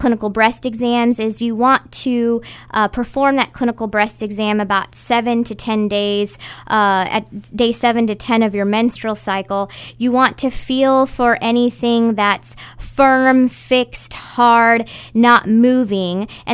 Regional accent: Chillicothe, Missouri, United States; I grew up in Chillicothe, Missouri, and I noticed, you know, the healthcare disparities that existed.

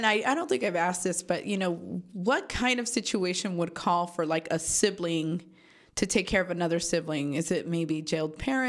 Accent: Las Vegas, Nevada, United States; I'm from Vegas. You're like, no, I'm not from the Strip.

